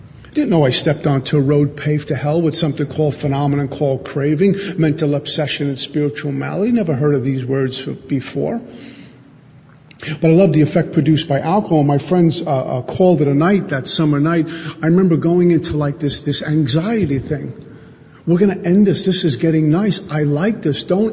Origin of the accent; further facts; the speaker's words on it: Brooklyn, New York, United States; They did all the things that you would do growing up in Brooklyn.